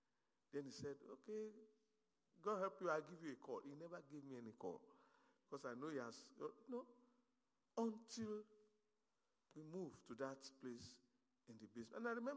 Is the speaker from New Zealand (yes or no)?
no; Nigeria; now in Harvey, United States; I said, well, I'm an American. I live in Harvey. He said, okay, yes, I understand that. He said, but where are you from originally? I said, I'm from Nigeria.